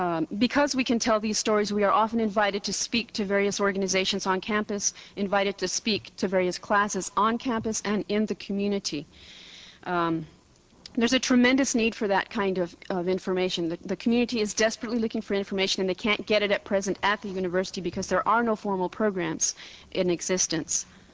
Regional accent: New Mexico, United States; I'm Pueblo Indian.

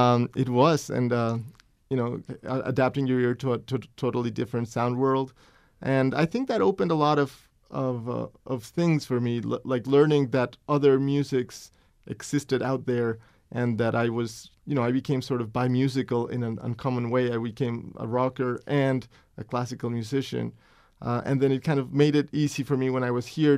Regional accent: Bogota, Bogotá, Colombia; that was very popular in Colombia when I was growing up in Bogota among my friends.

